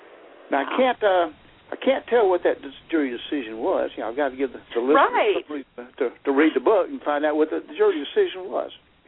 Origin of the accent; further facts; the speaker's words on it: Kosciusko, Mississippi, United States; this all happened in 1950 in a remote part of central Mississippi near my hometown, and my hometown is called Kosciuszko, kind of an odd name for a central Mississippi town